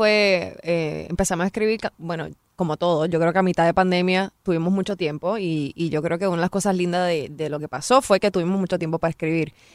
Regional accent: Puerto Rico; que soy boricua

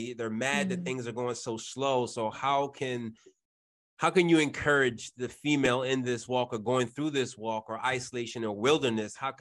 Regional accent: Waldorf, Maryland, United States; That's exactly where I grew up at.

